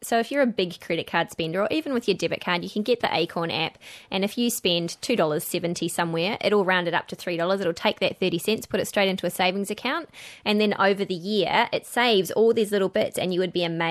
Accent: New Zealand; I was brought up in New Zealand, so dairy farms are really close too.

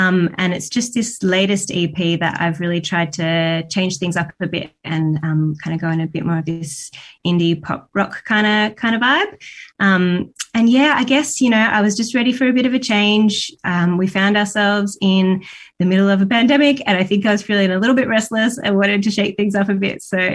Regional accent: Gisborne, Victoria, Australia; I grew up in a small town called Gisborne, which is kind of outside of Melbourne.

